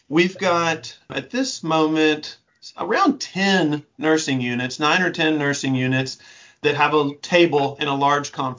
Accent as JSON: {"language": "English", "region": "Arkansas", "country": "United States", "lives_now": "Memphis, United States", "said": "And so I'm from Arkansas, but call myself a Memphian these days."}